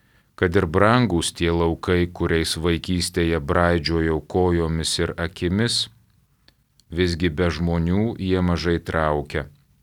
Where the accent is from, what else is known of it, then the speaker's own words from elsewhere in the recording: Vilnius, Vilnius County, Lithuania; Nors esu gimęs ir augęs Vilniuje, tačiau visas vaikystės vasaras leisdavau pas senelius.